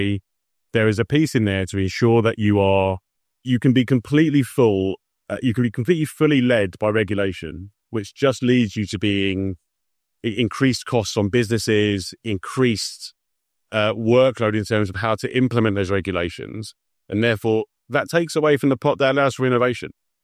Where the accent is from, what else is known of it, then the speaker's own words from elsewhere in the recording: Wembley, London, United Kingdom; I'm mixed race. I grew up in Wembley.